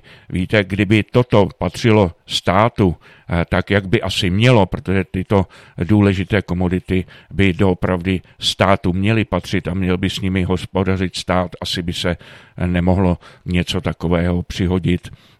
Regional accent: Bohemia, Czechia; protože u nás v Čechách nechci se tekon nějak, no, nechci to nějak hanět, ale doopravdy u nás v Čechách už ty tradice téměř pomalu mizí.

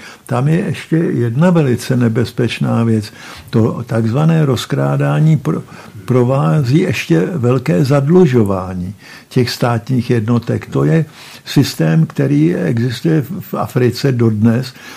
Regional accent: Prague, Czechia; born there; Rodina pochází od Olomouce. Já jsem se narodil v Praze. Jeden dědeček byl ze Strakonic

